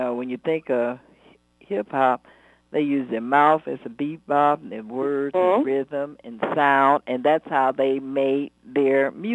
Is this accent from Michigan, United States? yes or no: yes; Detroit, Michigan, United States; moved away; I'm from Detroit, and so when